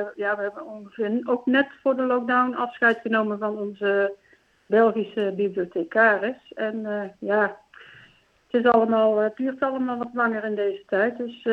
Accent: Galder, North Brabant, Netherlands; now in Baarle-Nassau, Netherlands; Ik kom oorspronkelijk uit Galder. Daar heb ik ook tot voor kort gewoond. En net voor de lockdown zijn wij verhuisd naar Baren-Nassau.

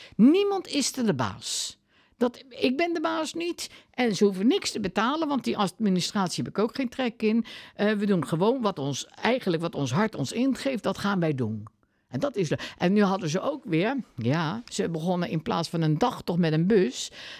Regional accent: The Hague, South Holland, Netherlands; born there; Nee, ik ben niet op de Maaikant geboren. Ik ben geboren in Den Haag.

